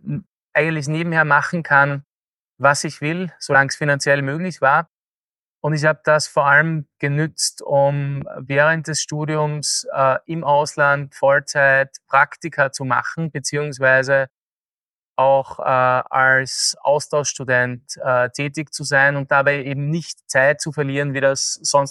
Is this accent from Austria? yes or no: yes; Austria; Ich bin Österreicher, deine Hörer wahrscheinlich gut vernehmen können. Hab deshalb in Österreich Jus studiert